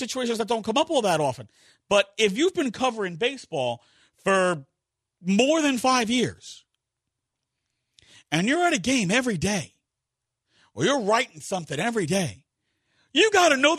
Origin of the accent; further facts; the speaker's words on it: New York, United States; And you know I'm not being a homer because I'm a Mets fan. I'm from New York. I've adopted the Astros.